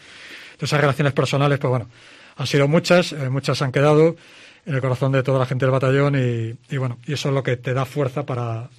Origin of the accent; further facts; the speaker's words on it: Ourense, Galicia, Spain; now in León, Spain; Yo soy gallego, soy de Orense. Gallego. Soy de Orense, lo que pasa que, bueno, hace muchos años que no veo, que no vivo allí.